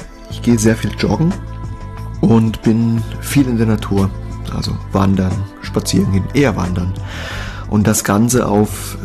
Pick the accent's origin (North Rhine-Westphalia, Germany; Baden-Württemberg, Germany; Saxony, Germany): Saxony, Germany; Lohmen; Ich bin in Lohmen aufgewachsen. Das ist das Tor der Sächsischen Schweiz, heißt das. Also es ist kurz vor der Bastei, für diejenigen, denen das was sagt. Wirklich total schön. Also ein kleines Dorf.